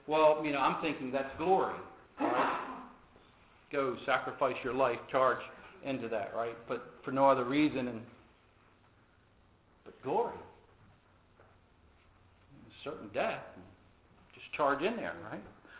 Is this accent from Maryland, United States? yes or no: yes; Baltimore, Maryland, United States; Where I grew up in Baltimore, I think we had like four channels.